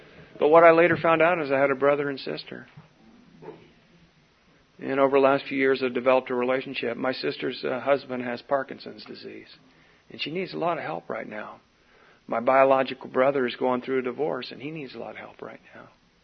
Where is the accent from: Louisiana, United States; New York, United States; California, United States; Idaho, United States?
California, United States; Ocean Beach; I told you that I grew up in Ocean Beach in the 70s, so.